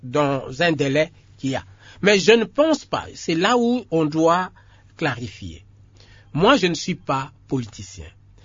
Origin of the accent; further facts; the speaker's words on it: DR Congo; moi aussi je suis Congolais